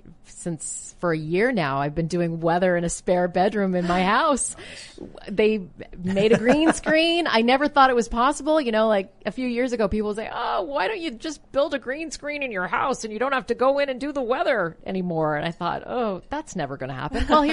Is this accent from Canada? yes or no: yes; Canada; You know, listen, I grew up in Canada